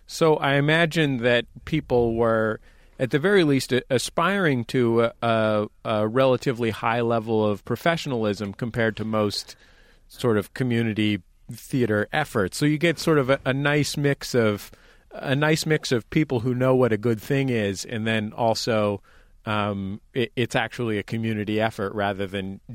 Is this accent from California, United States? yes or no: yes; California, United States; I'm from the Bay Area